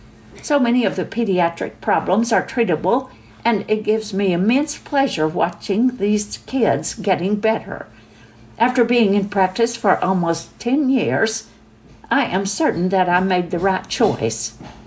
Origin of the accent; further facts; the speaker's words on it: India; now in Odessa, United States; I was born and raised in India. I graduated from one of the best medical schools in India.